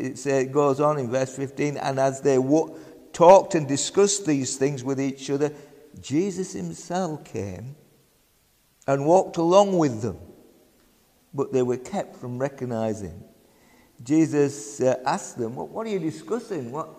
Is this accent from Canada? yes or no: no; Yorkshire and the Humber, United Kingdom; accent: Yorkshire; He said, why does that young man from England, he said, keep saying, you know, keep boozing? My Yorkshire accent, you see.